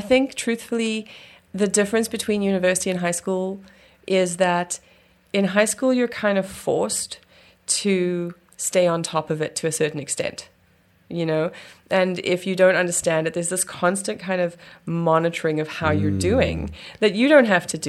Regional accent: South Africa; moved away as an adult; also born or lived in Durban; now in Canada; I'm actually like Canadian from birth. Like I'm registered. So, but then I grew up in South Africa.

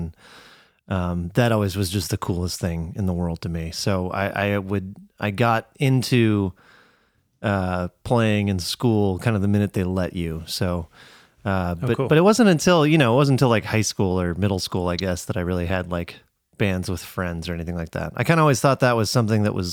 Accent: Middleton, Wisconsin, United States; I'm from Middleton, Wisconsin.

